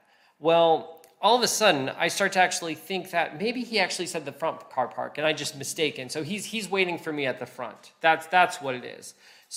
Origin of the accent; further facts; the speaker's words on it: United States; moved away as an adult; now in Liverpool, United Kingdom; I am American, but I've been here 5 years.